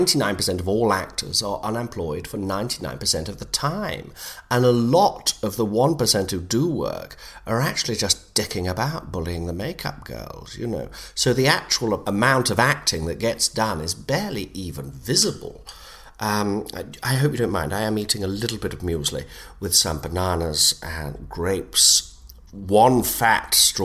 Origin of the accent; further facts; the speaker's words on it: Nottingham, East Midlands, United Kingdom; That's because I come from Nottingham, I won't lie, and I've always struggled to put in my thz.